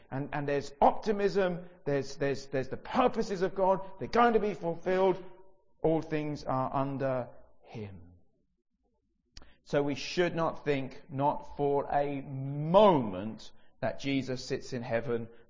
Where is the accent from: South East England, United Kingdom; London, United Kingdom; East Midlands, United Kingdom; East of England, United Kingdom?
South East England, United Kingdom; Brighton; I grew up in Brighton